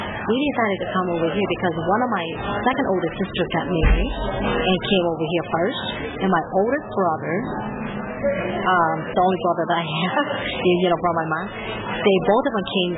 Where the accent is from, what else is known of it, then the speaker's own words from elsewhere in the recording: Saginaw, Michigan, United States; I grew up in Saginaw, went to high school in Saginaw, went to college in Saginaw.